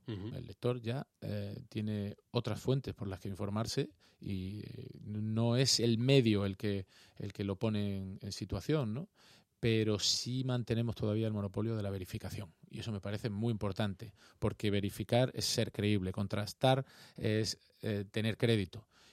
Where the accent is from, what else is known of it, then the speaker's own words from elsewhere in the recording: Seville, Andalusia, Spain; Toda mi familia es de Cádiz. Yo nací en Sevilla porque mis padres se fueron a trabajar a Sevilla y soy sevillano, pero sevillano con sangre de Cádiz